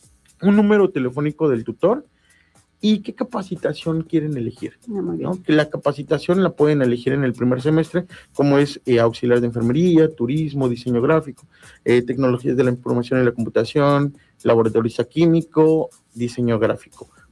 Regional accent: Mexico; nosotros como mexicanos nos gusta la fiesta, no somos guapachosos

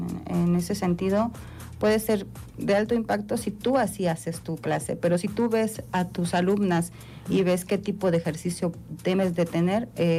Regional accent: Tehuixtla, Morelos, Mexico; y nada más de repente en mi pueblo, soy de Tehuixla, vi un letrero que decía Zumba.

